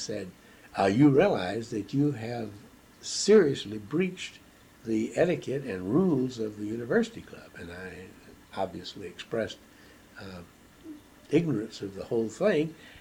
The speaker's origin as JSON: {"language": "English", "region": "the South", "country": "United States", "accent": "Southern", "said": "I came from the South immediately to Wisconsin, and other than the fact that I still carried a very strong Southern accent, which led to many embarrassing encounters"}